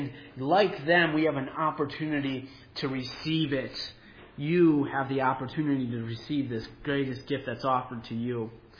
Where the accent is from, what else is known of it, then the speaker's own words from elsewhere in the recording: Wisconsin, United States; Growing up in Wisconsin, some of the best gifts that we had were anything that had to do with the Packers.